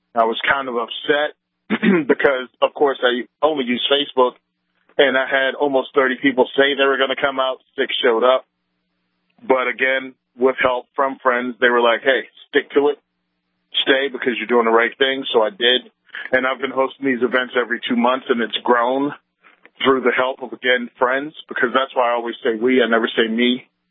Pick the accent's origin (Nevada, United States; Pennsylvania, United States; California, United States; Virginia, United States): Virginia, United States; moved away as an adult; now in New Jersey, United States; I'm originally from Virginia, Marine Corps veteran, moved up here after finishing my time in the service.